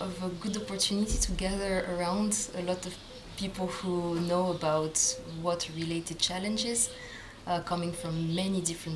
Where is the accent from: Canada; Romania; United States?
Romania; moved away; 3 years ago, more exactly, I moved to Romania. That is my home country.